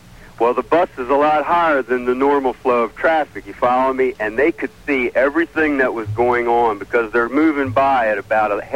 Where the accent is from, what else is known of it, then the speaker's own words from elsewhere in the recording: Baltimore, Maryland, United States; Okay, listen. I'm from Baltimore, right? I'm coming around the Beltway.